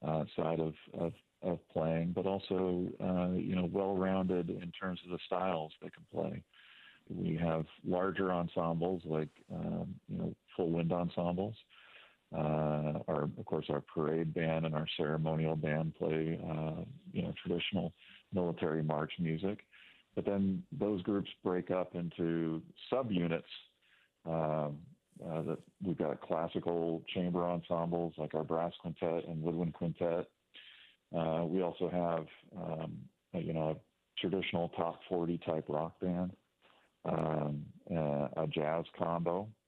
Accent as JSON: {"language": "English", "town": "Seattle", "region": "Washington", "country": "United States", "tie": "born or raised there", "said": "Yeah, I grew up in Seattle. My dad, when he left the Air Force following Vietnam, got a job working at Boeing, and we moved there in 1977."}